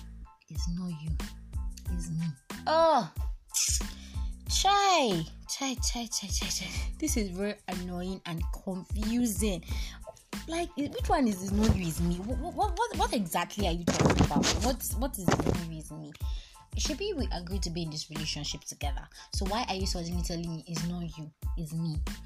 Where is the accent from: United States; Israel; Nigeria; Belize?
Nigeria; that is one thing that is one of the amazing things of being Nigerian. We just find our own way to ease our problems and our own situations.